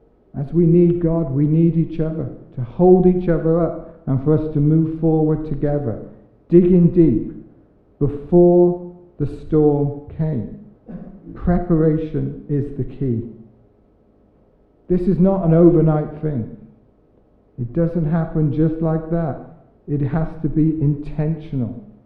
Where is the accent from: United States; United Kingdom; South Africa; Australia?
United Kingdom; Tenby, Wales; I grew up in Tenby.